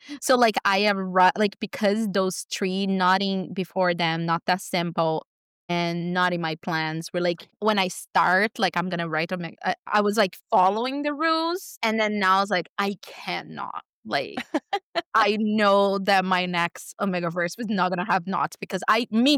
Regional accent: Brazil; English is a second language; moved away as an adult; now in Ireland; I am born and raised in Brazil. And then 12 years ago, I came.

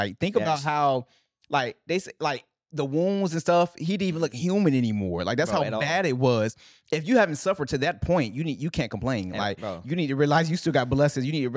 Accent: Virginia, United States; We're just from Virginia. We're just young, you know what I'm saying?

